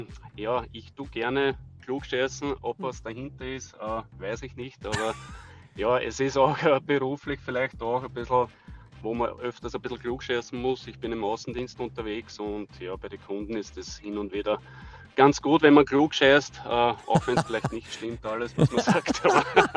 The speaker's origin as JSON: {"language": "German", "town": "Kirchschlag in der Buckligen Welt", "region": "Lower Austria", "country": "Austria", "said": "Ich bin aus Kirschlag in der buckligen Welt."}